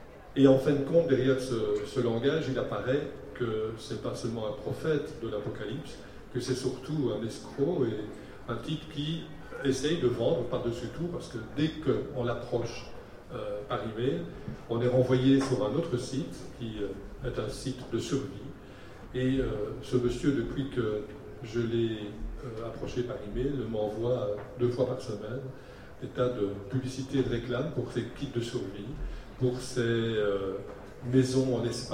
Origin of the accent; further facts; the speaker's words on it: Belgium; on a un gourou de l'apocalypse en Belgique, je suis belge